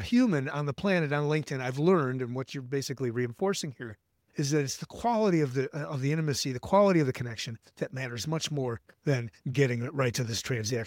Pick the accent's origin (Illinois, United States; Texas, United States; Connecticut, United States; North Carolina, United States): Illinois, United States; Chicago; By the way, I'm from Chicago.